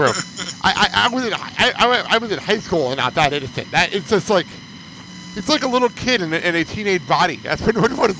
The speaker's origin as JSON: {"language": "English", "region": "New Jersey", "country": "United States", "tie": "born or raised there", "said": "But when I was growing up in Jersey, there was a couple of girls that were like that."}